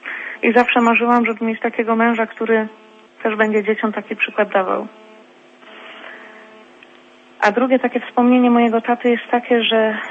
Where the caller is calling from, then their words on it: Wolsztyn, Greater Poland Voivodeship, Poland; Jestem tutaj z okolic Wolsztyna.